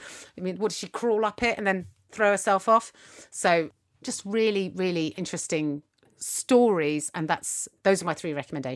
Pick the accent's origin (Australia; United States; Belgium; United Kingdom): United Kingdom; I suppose if people listen to this and they're from North America, they might describe us as very British, even with you, Alison, you know, it's a very British vibe.